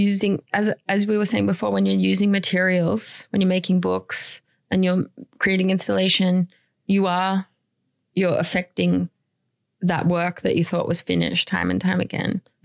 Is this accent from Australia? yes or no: yes; Canberra, Australian Capital Territory, Australia; And growing up in Canberra, I never saw any pictures that resonated with me